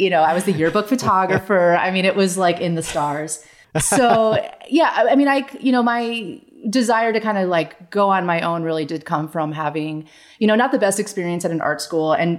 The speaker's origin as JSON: {"language": "English", "region": "Michigan", "country": "United States", "lives_now": "Atlanta, United States", "said": "No. So I'm from Michigan. So spent a lot of time in Chicago as a kid, you know, like weekend trips and everything."}